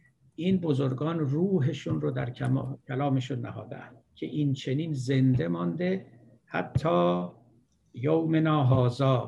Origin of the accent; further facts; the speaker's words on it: Iran; گفتم من ایرانی ام.